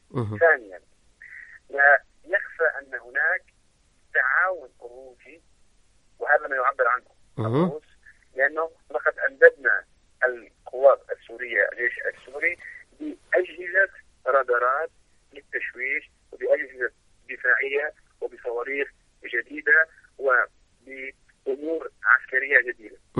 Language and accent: Arabic; Lebanon; كما يقال في اللغة العامية عندنا في لبنان